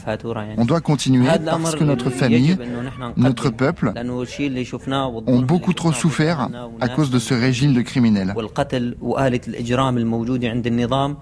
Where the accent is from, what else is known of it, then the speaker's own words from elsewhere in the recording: Hama, Hama Governorate, Syria; Alors moi, je suis originaire de Hama.